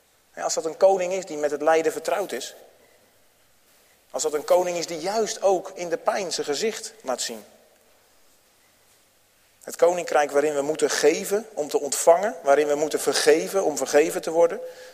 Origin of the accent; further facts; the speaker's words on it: Netherlands; En als je dan als Nederlanders bij elkaar zit, hè, want dat heette dan ook de Oranje Camping, dan ontstaat er op zo'n camping iets van de Nederlandse cultuur.